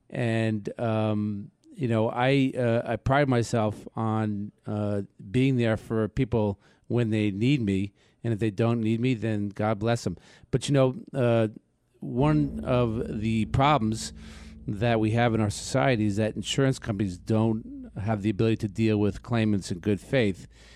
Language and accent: English; Port Washington, New York, United States; Yeah, born and raised in Port Washington.